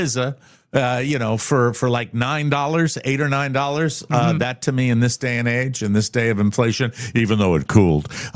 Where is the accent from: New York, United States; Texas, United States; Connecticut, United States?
Connecticut, United States; I knew a thief back in my hometown in Connecticut